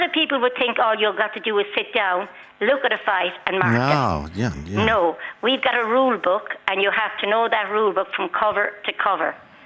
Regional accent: Limerick, Munster, Ireland; I come from Limerick.

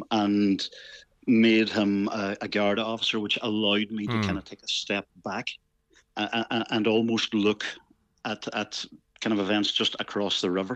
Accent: Derry, Northern Ireland, United Kingdom; because I grew up in Derry, which is also kind of split by a river.

